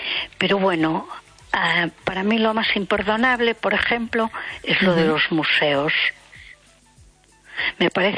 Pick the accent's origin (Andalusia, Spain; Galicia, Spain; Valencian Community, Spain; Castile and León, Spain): Galicia, Spain; A Coruña; de Coruña.